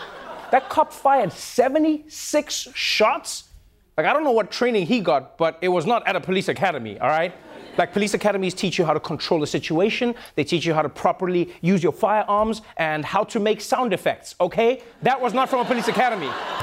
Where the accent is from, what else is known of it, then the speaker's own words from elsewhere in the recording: South Africa; Let's talk about South Africa, my home country and place where I have many outstanding warrants.